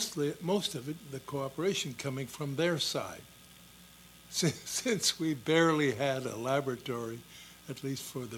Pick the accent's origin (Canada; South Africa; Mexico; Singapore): Canada; Montreal, Quebec; moved away; also born or lived in United States; I was born in the U.S., but I grew up in Montreal, Canada. And during World War II, my father and the family moved to Boston